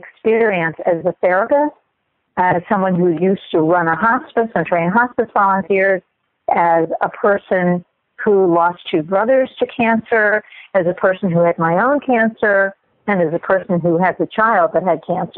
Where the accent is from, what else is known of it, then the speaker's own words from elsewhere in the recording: Miami, Florida, United States; moved away as an adult; I moved when I was 24. I moved to Japan from Miami, where I grew up, and took a job with the Department of Defense Overseas Teaching Program.